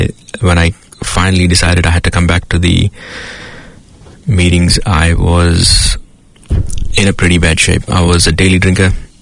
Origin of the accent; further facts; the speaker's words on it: India; where I grew up in India.